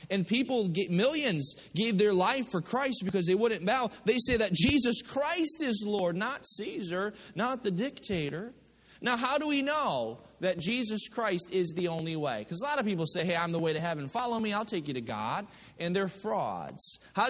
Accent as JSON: {"language": "English", "region": "Connecticut", "country": "United States", "tie": "born or raised there", "also_born_or_lived": "Midwest", "said": "I grew up in Connecticut, and we spent some time in the Midwest, so we're kind of steak people."}